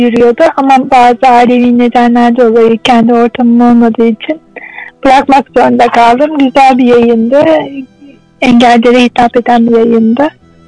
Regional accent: Balıkesir, Turkey; born there; Benim hikayem 1986'da başladı. Balıkesir doğum evinde dünyaya gelmişim.

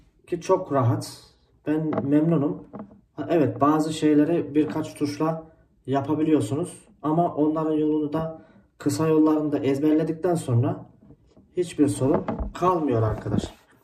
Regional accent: Niğde, Turkey; 2013'ten beri memleketim olan Niğde'de çalışıyorum. Şu anda hala Niğde'deyim zaten.

